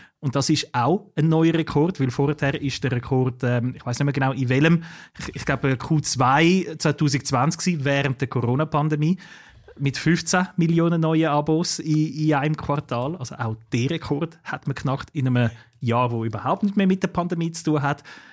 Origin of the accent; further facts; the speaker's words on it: Switzerland; bis die auch bei uns in der Schweiz endlich eingeführt werden.